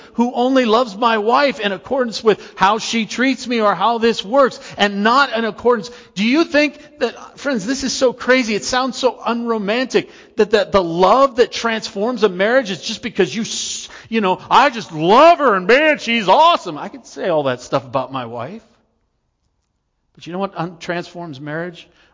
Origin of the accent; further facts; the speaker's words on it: United States; I am an American, true.